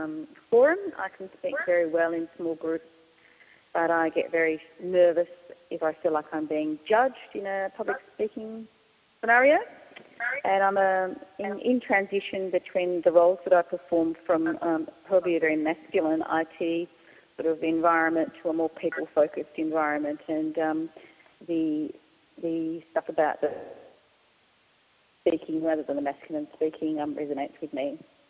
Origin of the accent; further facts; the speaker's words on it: Melbourne, Victoria, Australia; I'm from Melbourne.